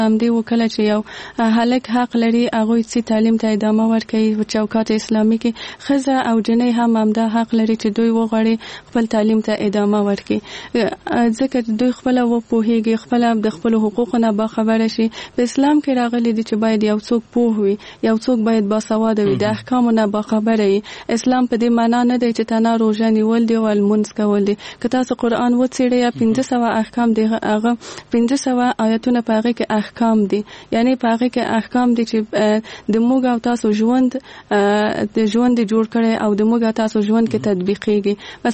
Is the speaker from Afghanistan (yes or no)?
yes; Kabul, Afghanistan; زه په کابل کې زیږېدلې یم او دلته مې ژوند کړی.